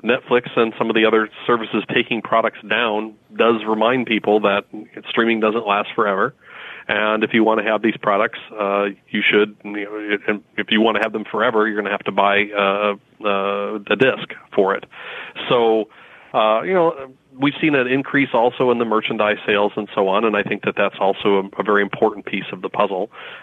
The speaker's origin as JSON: {"language": "English", "region": "Midwest", "country": "United States", "accent": "Midwest", "said": "my Midwest accent probably isn't going to cut it."}